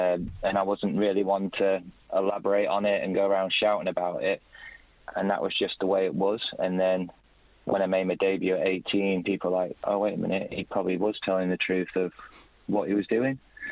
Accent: England, United Kingdom; Yeah, growing up, very much English, and you know, see myself as an Englishman over here.

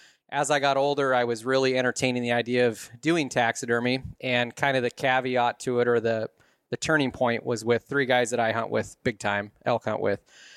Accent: Rochester, Washington, United States; Born and raised in Rochester, Washington. Never thought I would continue to live here, and here I be.

